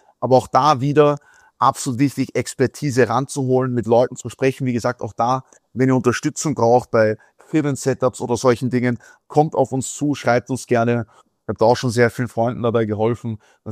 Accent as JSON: {"language": "German", "country": "Austria", "tie": "born or raised there", "said": "Ich bin dankbar, in Österreich aufgewachsen zu sein."}